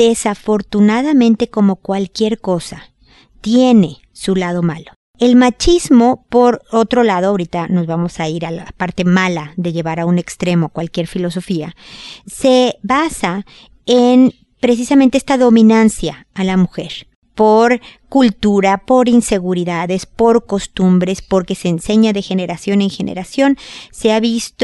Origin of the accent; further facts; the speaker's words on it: Mexico; now in Chile; Yo estoy en Chile y soy mexicana